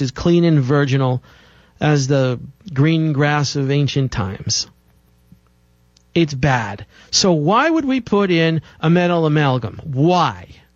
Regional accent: New York City, New York, United States; I did too much pizza and Coke growing up in New York City as a kid.

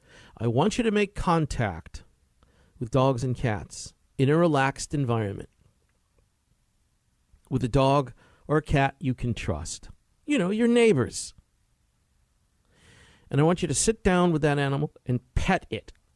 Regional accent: New York, United States; I'm a New Yorker, you know, like Judge Jeanine. I'm a New Yorker. We don't talk poetry.

